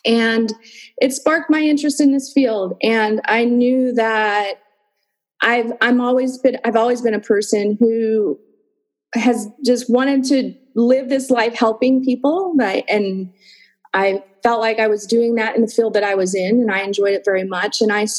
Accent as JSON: {"language": "English", "town": "Pittsburgh", "region": "Pennsylvania", "country": "United States", "tie": "born or raised there", "said": "also born and raised in the Pittsburgh area, not in the same neighborhood as me, but in the same suburb area."}